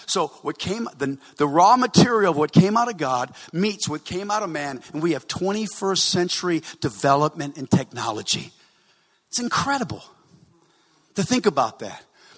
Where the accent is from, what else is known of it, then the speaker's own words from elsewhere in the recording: South Africa; I came all the way from South Africa to be here.